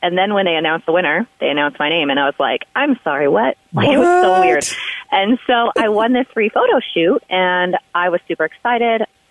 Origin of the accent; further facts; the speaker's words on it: Colorado Springs, Colorado, United States; So I grew up in the Springs. Yeah, I went to Doherty High School, and I went to Sabin and Penrose and a few years at Monroe. And, you know, so Colorado Springs is my home.